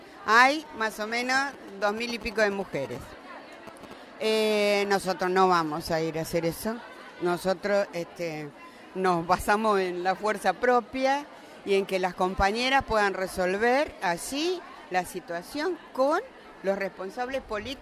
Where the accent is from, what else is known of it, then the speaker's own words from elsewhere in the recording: Mar del Plata, Buenos Aires Province, Argentina; soy de Mar del Plata